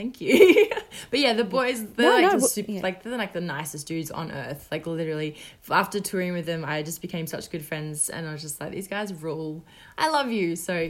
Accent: Rotorua, North Island, New Zealand; born there; I was born in Rotorua, but my family moved around to, like, probably six different towns when I was a little kid. We lived in a caravan for, like, a year or something, apparently.

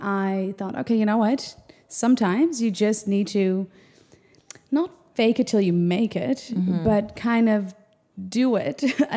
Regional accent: Amsterdam, North Holland, Netherlands; now in New Zealand; Moved to New Zealand. I'm originally from Amsterdam. That's literally the other side of the world.

